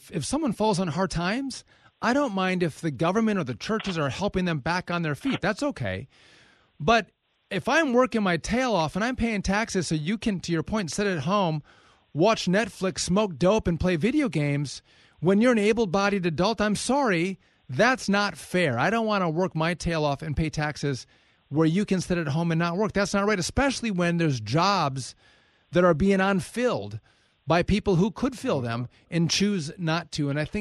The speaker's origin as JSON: {"language": "English", "region": "Wisconsin", "country": "United States", "tie": "born or raised there", "said": "born and raised a Wisconsin guy. I go back. I'm going to get 10 days back in Wisconsin. I go back to my hometown."}